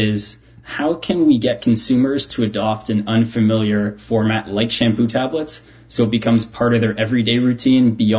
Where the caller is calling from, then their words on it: Toronto, Ontario, Canada; I'm calling from Toronto, Canada.